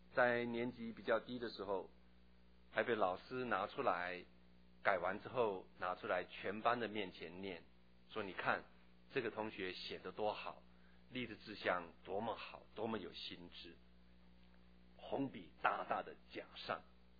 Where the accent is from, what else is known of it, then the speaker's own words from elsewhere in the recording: Taitung, Taitung County, Taiwan; 我在台东长大